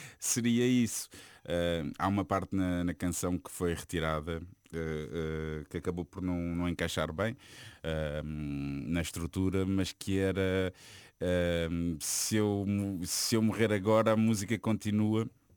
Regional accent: Almada, Setúbal, Portugal; now in Lisbon, Portugal; há coisa de 2 anos, sensivelmente, eu voltei para Almada, por assim dizer. É assim, eu cresci em Cacilhas, em Almada, fiz lá quase a minha vida toda, mas já há uns anos que estou a morar em Lisboa.

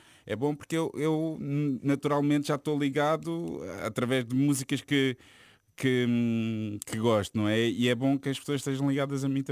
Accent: Almada, Setúbal, Portugal; now in Lisbon, Portugal; há coisa de 2 anos, sensivelmente, eu voltei para Almada, por assim dizer. É assim, eu cresci em Cacilhas, em Almada, fiz lá quase a minha vida toda, mas já há uns anos que estou a morar em Lisboa.

